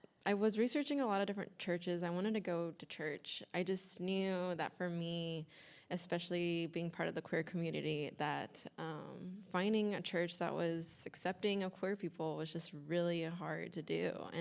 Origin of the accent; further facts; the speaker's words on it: Dallas, Texas, United States; So I'm from Dallas, Texas, so very Southern Baptist.